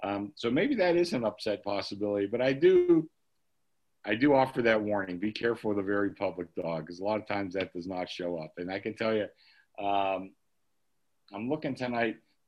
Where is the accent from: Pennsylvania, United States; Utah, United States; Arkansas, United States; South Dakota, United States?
Pennsylvania, United States; Pittsburgh; I grew up in Pittsburgh and, you know, Penguins, had some decent teams back then, but I went to Stanley Cup games.